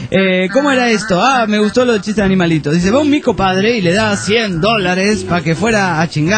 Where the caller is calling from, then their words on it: Bolivia; soy de Bolivia, les escucho por internet